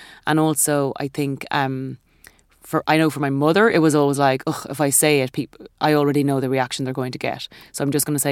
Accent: Ireland; this is growing up in Catholic Ireland

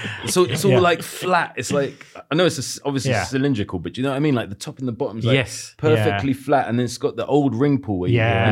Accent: Jamaica; And then, of course, being Jamaican, it's just like, nah, that t-shirt's not for sale.

